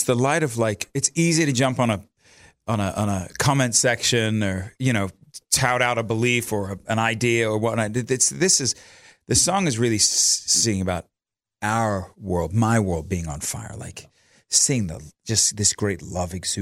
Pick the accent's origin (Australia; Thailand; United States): Australia; We're from Australia